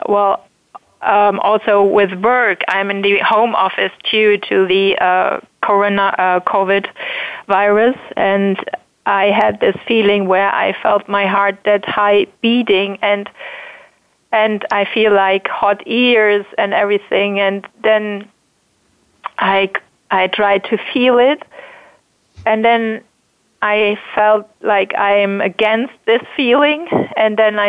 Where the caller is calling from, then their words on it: Hamburg, Germany; calling in from Hamburg.